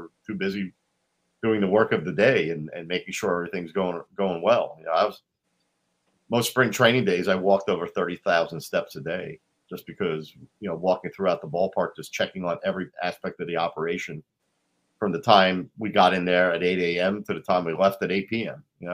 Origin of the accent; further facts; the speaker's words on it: New York, United States; When I first got down there in 2003, everybody knew I was coming from New York.